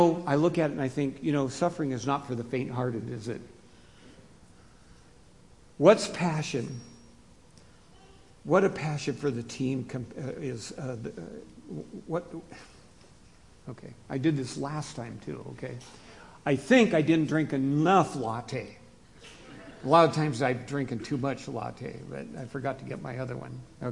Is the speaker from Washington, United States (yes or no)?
yes; Seattle, Washington, United States; now in Denver, United States; here I am from Seattle, and you know, I'd gone to Michigan and that kind of thing, just arrive in Denver